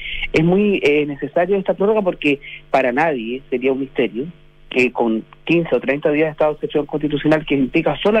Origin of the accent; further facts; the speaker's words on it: Chile; incluso como chilenos